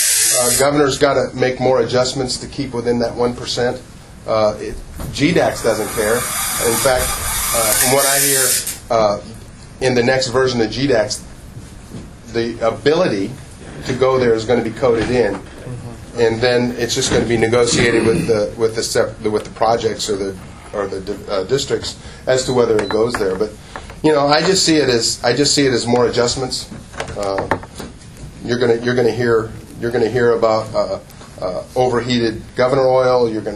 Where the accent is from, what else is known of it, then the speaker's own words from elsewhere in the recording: California, United States; I remember, I come from Southern California, and the Palm Springs area was, if you've ever been to Palm Springs, you see all of those guys on the San Jacinto hills there.